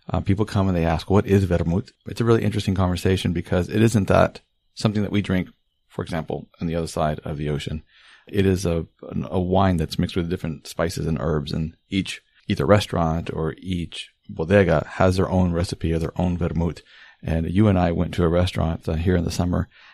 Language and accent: English; United States; now in Spain; But as an American living abroad, this is always fascinating for me to see it be the National Day of España